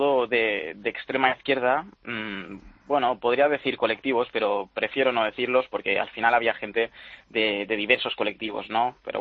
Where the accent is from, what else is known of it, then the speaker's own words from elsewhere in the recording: Balearic Islands, Spain; Y he nacido, soy de Mallorca, estoy estudiando aquí en Cataluña.